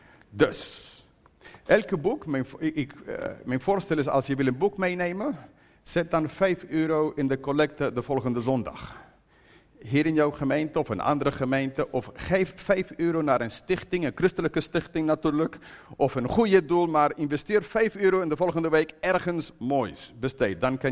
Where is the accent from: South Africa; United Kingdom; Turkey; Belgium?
United Kingdom; Dutch is a second language; Ik ben een Brit. I'm a British person